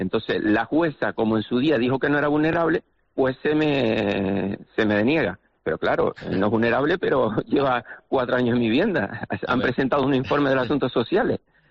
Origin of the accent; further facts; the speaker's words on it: San Cristóbal de La Laguna, Canary Islands, Spain; Yo vivo con mi madre de 95 años, yo soy de La Laguna y bueno, estoy viviendo ahí.